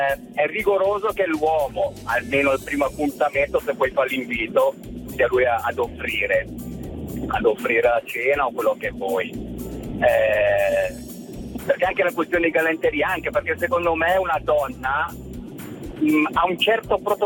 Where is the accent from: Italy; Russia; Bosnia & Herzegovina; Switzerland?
Switzerland; io sono svizzero, quindi magari un punto di vista un po' differente